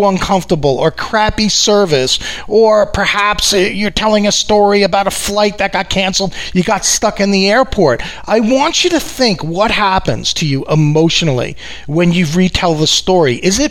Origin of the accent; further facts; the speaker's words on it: New York, United States; accent: New York; Whenever I hang out with my family members, my New York accent really comes out.